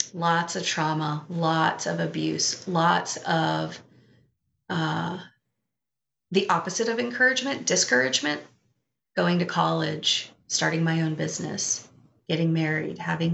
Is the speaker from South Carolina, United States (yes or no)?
yes; Beaufort, South Carolina, United States; I'm from Beaufort, South Carolina. It's very small.